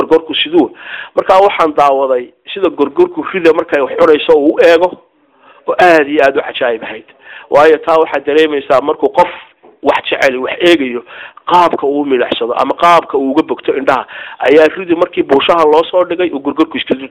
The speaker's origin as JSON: {"language": "Somali", "town": "Hargeisa", "region": "Woqooyi Galbeed", "country": "Somalia", "tie": "born or raised there", "also_born_or_lived": "Sheikh", "said": "waxa aan ku dhashay magaalada Shiikh waxaan imid anigoo yar magaalada Hargeysa waxaan ku bartay magaalada Hargeysa"}